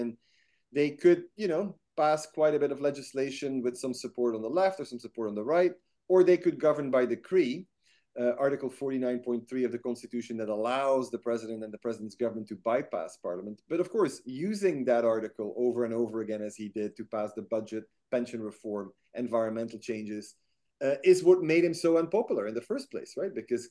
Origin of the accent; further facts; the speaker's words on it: Belgium; I grew up in Belgium, right? So this looks very familiar to me.